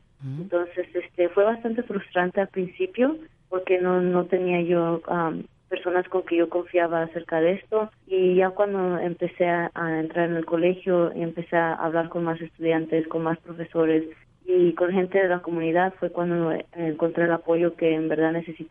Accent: Mexico City, Mexico; now in United States; mis padres también somos de la Ciudad de México

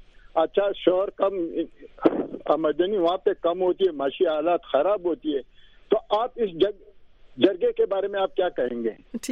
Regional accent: Khyber Pakhtunkhwa, Pakistan; وہ بھی سوات کی, میں بھی سوات کا ہوں.

